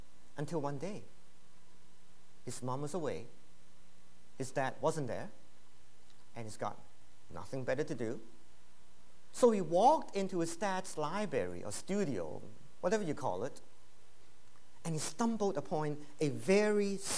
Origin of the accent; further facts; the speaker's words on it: Hong Kong; now in North America; But I came from Hong Kong originally. That was 27, 28 years ago.